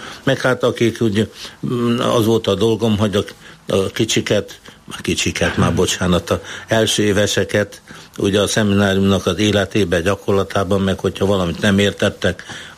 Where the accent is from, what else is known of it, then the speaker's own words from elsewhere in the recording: Máriaremete, Budapest, Hungary; én meg Mária Remetén nőttem föl, oda költöztünk